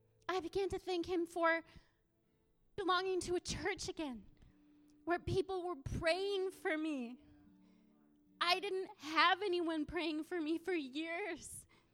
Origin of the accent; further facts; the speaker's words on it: Yakima, Washington, United States; Some of you know that's because I'm from Yakima.